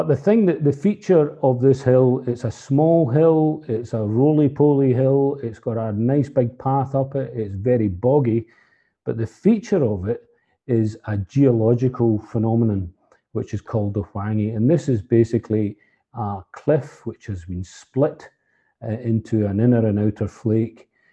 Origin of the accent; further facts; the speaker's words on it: Glasgow, Scotland, United Kingdom; moved away; I am a Glaswegian, albeit an exiled Glaswegian, so I need to be careful what I say here.